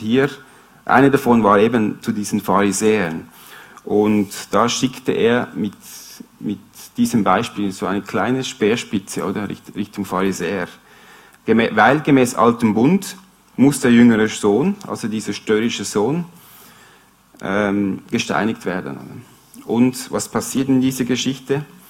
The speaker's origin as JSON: {"language": "German", "country": "Philippines", "tie": "born or raised there", "said": "Ich bin auch auf den Philippinen aufgewachsen"}